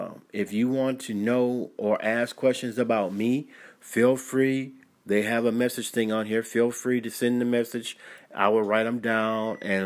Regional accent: Cleveland, Ohio, United States; also born or lived in Columbus; I was born here in Columbus, Ohio. Raised in Cleveland, Ohio. Then I migrated and moved to Elyria, Lorain.

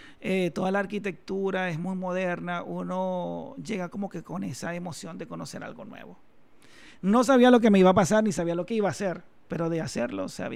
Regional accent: Venezuela; moved away as an adult; me tocó salir de Venezuela por la situación económica y política.

